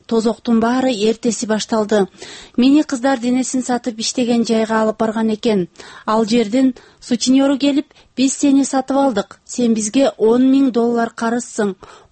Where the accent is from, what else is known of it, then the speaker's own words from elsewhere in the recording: Andijan, Andijan Region, Uzbekistan; Мен Анжианда жарды үйбүлөдө чоңойгом.